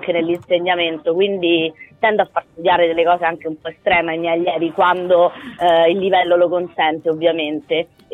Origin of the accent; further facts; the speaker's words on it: Rome, Lazio, Italy; io sono di Centocelle, nata, cresciuta e vissuta, mi sono spostata poi per un certo periodo, ma poi sono ritornata, e i quartieri di Roma sono tutti piccoli paesi